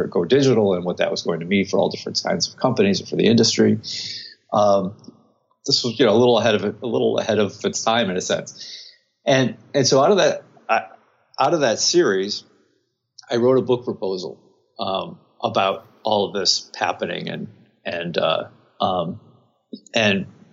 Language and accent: English; Binghamton, New York, United States; I grew up in Binghamton, New York, in upstate New York, and just from early on, knew I was wanted to be a writer.